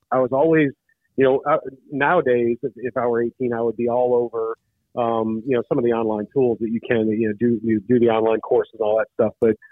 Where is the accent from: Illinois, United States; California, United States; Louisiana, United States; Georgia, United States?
Illinois, United States; So I grew up in Illinois. I could come home and watch the pregame and watch the game while I was doing my homework.